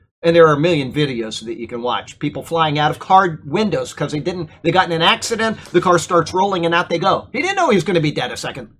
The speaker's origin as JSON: {"language": "English", "town": "Siesta Key", "region": "Florida", "country": "United States", "tie": "born or raised there", "said": "I think of growing up in Florida out on Siesta Key where there were, what, a couple people out there."}